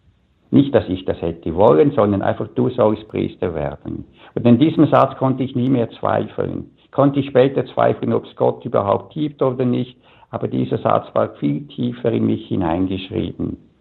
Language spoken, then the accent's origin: German; Balgach, St. Gallen, Switzerland; Also ich bin aufgewachsen im St. Galler Rheintal in Balgach in einer sehr katholischen Familie.